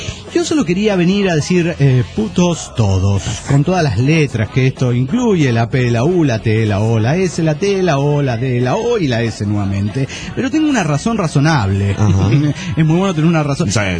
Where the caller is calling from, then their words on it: Costa Rica; de Costa Rica.